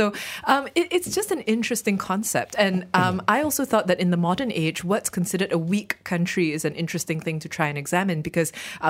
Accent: Malaysia; as a Malaysian.

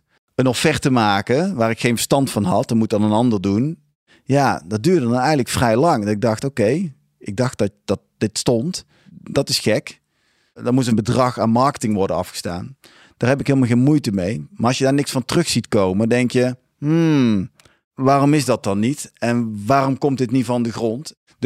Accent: Tilburg, North Brabant, Netherlands; 44 jaar, ik kom uit Tilburg

